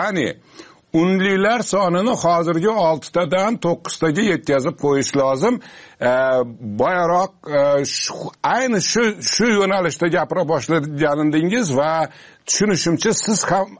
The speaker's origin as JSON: {"language": "Uzbek", "town": "Osh", "region": "Osh Region", "country": "Kyrgyzstan", "accent": "Osh Uzbek dialect", "said": "Meni shevamda o'shni shevasida o'zbekmizda biz."}